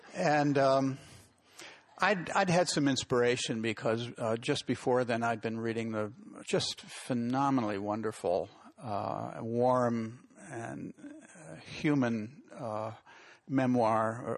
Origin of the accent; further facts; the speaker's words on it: New England, United States; now in California, United States; like so many people I know, and probably half the people in this room, am an immigrant to California. I came here from New England, and Hallelujah Junction documents that trip.